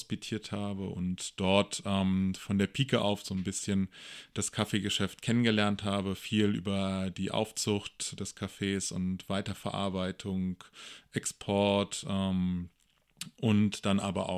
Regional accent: Berlin, Germany; Ich komme ursprünglich aus Berlin

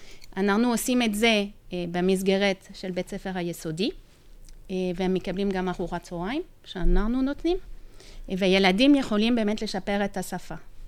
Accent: Romandy, Switzerland; moved away as an adult; now in Israel; לא. משוויץ. אבל שם, באזור שמדברים צרפתית.

